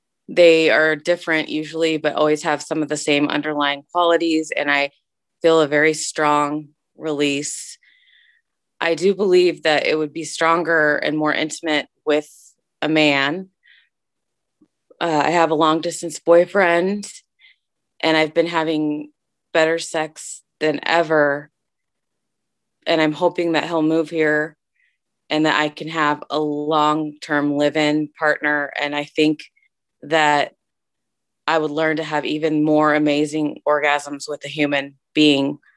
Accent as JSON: {"language": "English", "region": "Midwest", "country": "United States", "said": "I'm from Midwestern, the United States."}